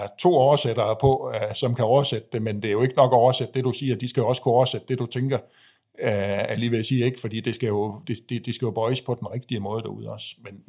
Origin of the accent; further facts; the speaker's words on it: Frederikshavn, North Denmark Region, Denmark; Jeg ved ikke helt, hvor det kommer fra, men jeg voksede op i Frederikshavn, i hvad du kan kalde sådan en bedre middelklasse familie.